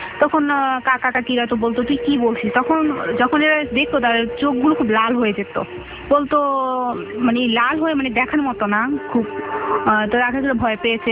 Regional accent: Dhaka, Dhaka Division, Bangladesh; আমি স্টুডেন্ট, আমি আগারগাঁও থেকে এসেছি।

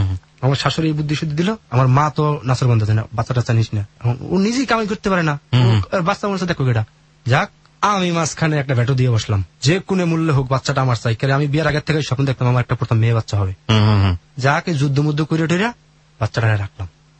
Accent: Manikganj, Dhaka Division, Bangladesh; চাকরিটা হওয়ার পরে আমি যেখান থেকে আসছি মানিকগঞ্জ ঠিক আছে, মানিকগঞ্জে আমারে ট্রান্সফার করা হয়।

